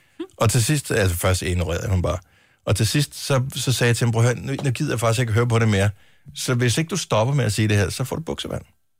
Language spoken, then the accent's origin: Danish; Esbjerg, Region of Southern Denmark, Denmark; born there; Dorte, hun er fra min fødeby i Esbjerg.